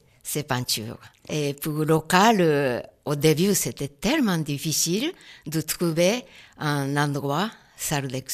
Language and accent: French; Japan; French is a second language; now in France; Alors, je suis née en 1937 au Japon